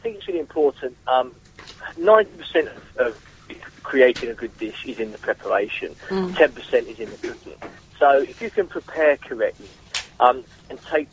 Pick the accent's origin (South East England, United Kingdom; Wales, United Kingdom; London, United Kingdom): South East England, United Kingdom; Born and bred in Kent. I schooled in Kent